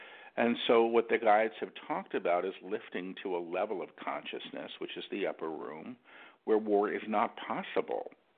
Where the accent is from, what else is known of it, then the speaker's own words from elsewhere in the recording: New York, United States; I mean, I'm a New Yorker.